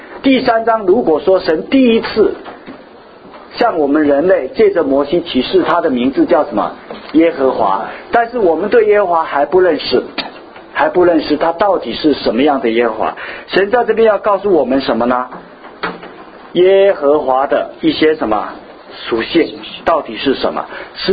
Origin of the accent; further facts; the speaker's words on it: China; 我们是中国人啊